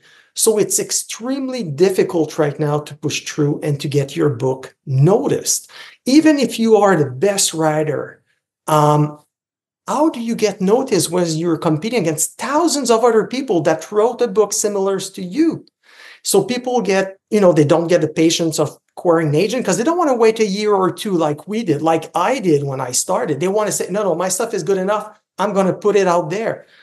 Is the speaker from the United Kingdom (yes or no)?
no; Canada; accent: French Canadian; first language French; English is a second language; now in Ottawa, Canada; As you can probably see or hear from my accent, I'm a French Canadian. I barely speak English at home. I live in Ottawa, but my kids are Francophone. My wife is Francophone.